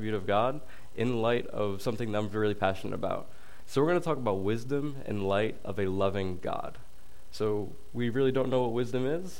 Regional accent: Rhode Island, United States; moved away as an adult; now in Lincoln, United States; So I grew up in Rhode Island, so I'm very, very far away from home. And I'm here in Lincoln, I'm here in Illinois to go to Lincoln Christian University.

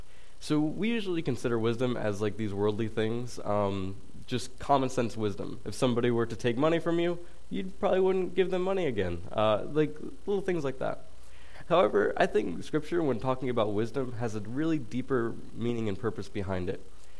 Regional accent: Rhode Island, United States; moved away as an adult; now in Lincoln, United States; So I grew up in Rhode Island, so I'm very, very far away from home. And I'm here in Lincoln, I'm here in Illinois to go to Lincoln Christian University.

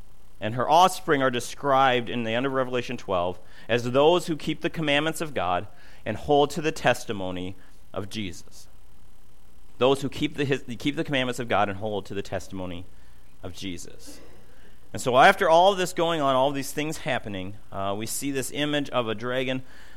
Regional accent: Minnesota, United States; I'm from Minnesota, so not Minnesota, Minnesota.

